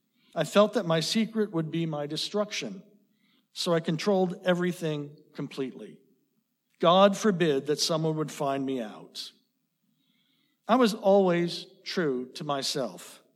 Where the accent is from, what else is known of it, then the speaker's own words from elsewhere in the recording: New Jersey, United States; I grew up in northern New Jersey, 15 miles outside of Manhattan. My hometown was an idyllic town to grow up